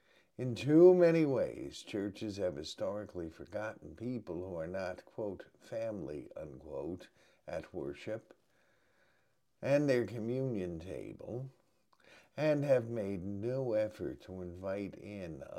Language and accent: English; Jersey City, New Jersey, United States; Growing up in Jersey City in a chronically shrinking church, congregation members would complain that no one was coming into church